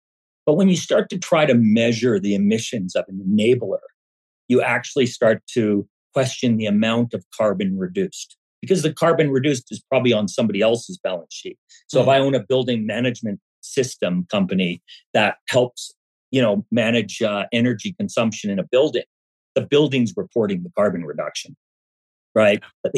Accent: Vancouver, British Columbia, Canada; I come from Vancouver, Canada. I never saw a summer over 30 degrees centigrade or 90 degrees Fahrenheit.

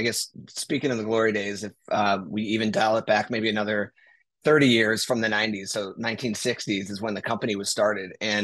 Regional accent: Chicago, Illinois, United States; It was a great year for someone growing up in Chicago in the 90s.

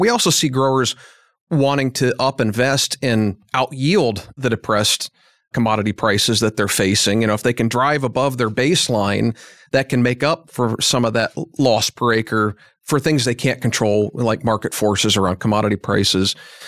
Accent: Midwest, United States; much earlier than I remembered growing up in the Midwest.

